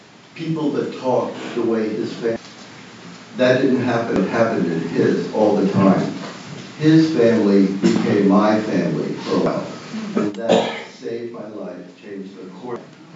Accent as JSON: {"language": "English", "town": "Queens", "region": "New York", "country": "United States", "said": "I was a kid from Queens whose parents were..."}